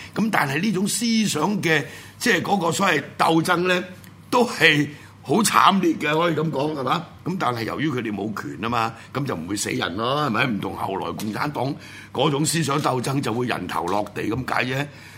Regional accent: China; 都仍然堅持啊！我係中國人

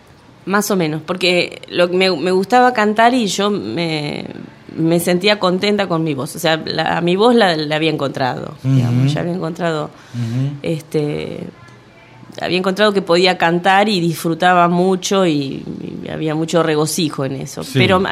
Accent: San Martín, Buenos Aires Province, Argentina; born there; Nací en San Martín.

